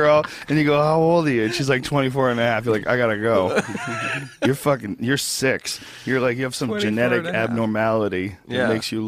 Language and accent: English; New Jersey, United States; born there; also born or lived in Boston, United States / New Rochelle, United States; Well, I was born in New Jersey.